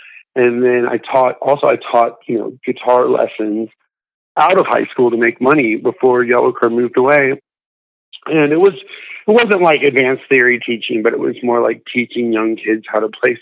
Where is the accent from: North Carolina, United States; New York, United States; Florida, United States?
Florida, United States; My parents were born and raised in Los Angeles. Even though I was, grew up in Florida, they listened to a lot of music